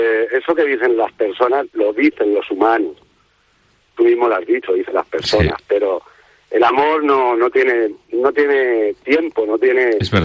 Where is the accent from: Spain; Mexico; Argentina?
Spain; Catalonia; Nos casaremos allí, sí, en el pueblo de donde soy.